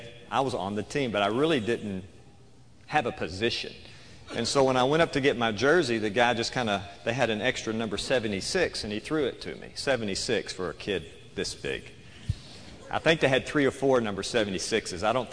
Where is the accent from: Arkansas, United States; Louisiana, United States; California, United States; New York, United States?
Arkansas, United States; Texarkana; I grew up here in Arkansas, and I probably don't tell it now, but I was quite a big strapping young man on a junior high football team some time ago in Texarkana.